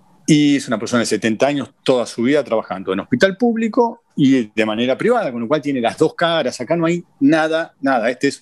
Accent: Argentina; now in Uruguay; por más que yo esté viviendo en Uruguay, mi país sigue siendo Argentina y va a ser siempre Argentina, y mis afectos están allá

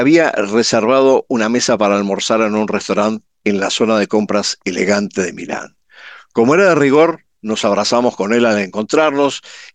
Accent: Buenos Aires, Argentina; now in Venezuela; mi esposa mendocina y yo porteño también

